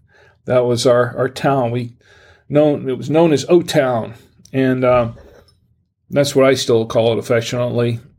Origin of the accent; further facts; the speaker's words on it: Gainesville, Florida, United States; born there; now in Charlotte, United States; And to be honest, I still think of Florida as my home. I was born in Florida. I was born in born in a hospital in Gainesville, but spent the first 2 years of my life pretty much living on the beach. Flagler Beach